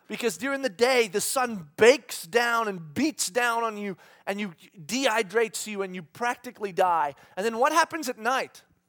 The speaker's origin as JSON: {"language": "English", "country": "South Africa", "tie": "born or raised there", "also_born_or_lived": "Namibia", "said": "Now, I grew up in South Africa. And for 3 years, we lived in a place called Walvis Bay, which is in Namibia"}